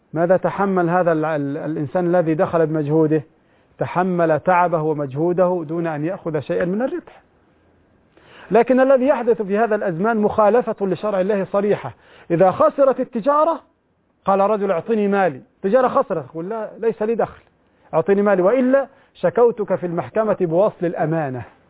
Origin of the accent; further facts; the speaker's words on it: Egypt; يعني عندنا في مصر هكذا يشترطون على المرأة مثل هذا